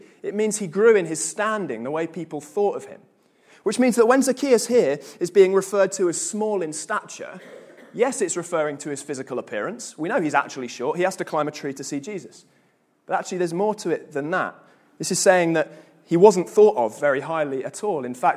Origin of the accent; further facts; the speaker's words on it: United Kingdom; the United Kingdom, and the Olympic torch relay happened all around the country, and it passed through my hometown.